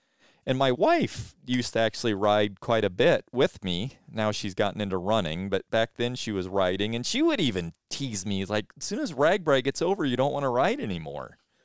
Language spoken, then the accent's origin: English; Glenwood, Iowa, United States; I grew up in Glenwood, Iowa. I mean, it was a small town where I was, well, not that small, 5,000 people.